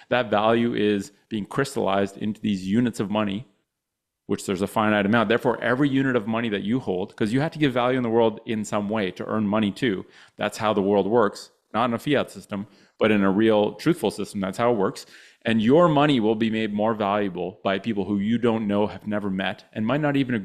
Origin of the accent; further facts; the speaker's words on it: Canada; We're from Canada.